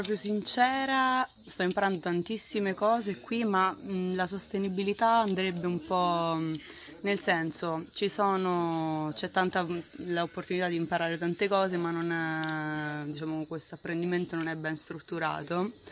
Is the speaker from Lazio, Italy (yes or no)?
yes; Rome, Lazio, Italy; Io sono di Roma.